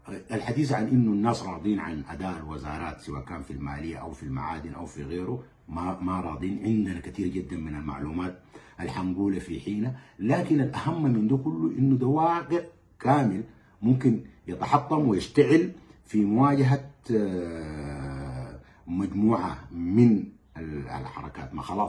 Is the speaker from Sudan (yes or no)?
yes; Sudan; ونتحدث إلى بعضنا البعض كسودانيين ونوقف نزيف الدماء